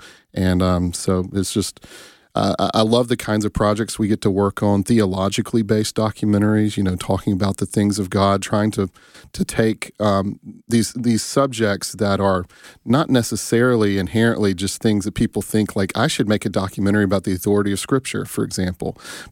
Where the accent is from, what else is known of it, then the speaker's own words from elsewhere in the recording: Tupelo, Mississippi, United States; ended up back here in my hometown. I grew up here in Tupelo.